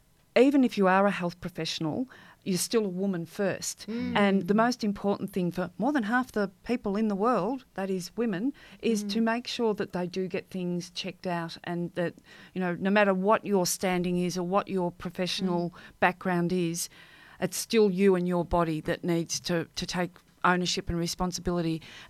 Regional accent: Australia; But just being an Aussie is a risk factor when it comes to good old skin cancers.

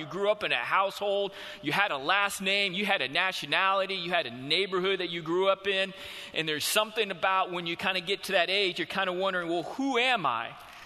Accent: Houston, Texas, United States; That was from my house in Houston, growing up in Houston. It was a 10.5-hour drive to Lubbock, Texas, to Texas Tech University.

